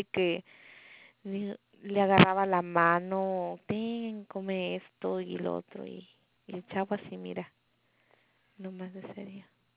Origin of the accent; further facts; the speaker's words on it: Acapulco, Guerrero, Mexico; Le digo, de Guerrero. Y me dice, ah, Acapulquito. Y le digo, ¿cómo sabes de que soy de Acapulco? Dice, ay, ¿eres de Acapulco? Y le digo, sí.